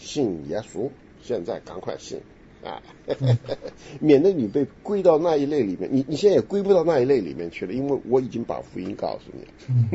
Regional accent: China; 这是非之心，就像我们中国人讲的这个良心啊

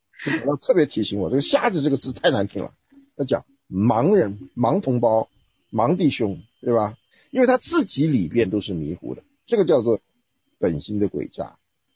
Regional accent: China; 我们中国人讲的空虚只是一种我的体会

